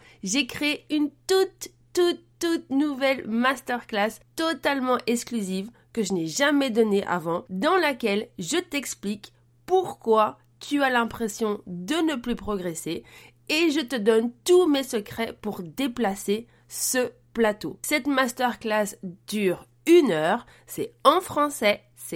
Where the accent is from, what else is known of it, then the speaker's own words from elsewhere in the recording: France; accent: French; Je le dis avec mon super accent français.